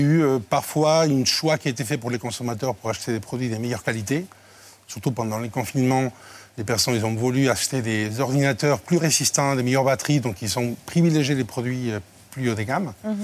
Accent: Spain; accent: Spanish; French is a second language; J'ai un accent espagnol.

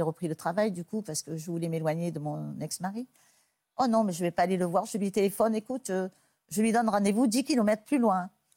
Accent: Provence-Alpes-Côte d'Azur, France; comme on dit chez nous en Provence, une main devant, une main derrière

